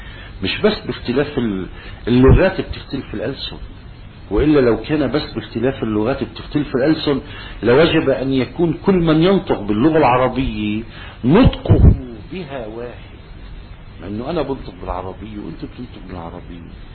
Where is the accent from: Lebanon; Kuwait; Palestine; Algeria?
Lebanon; South Lebanon; accent: Amili; وله مثال في لغتنا في لهجتنا العاملية وأنا صرت حكي كثير هذا المثال.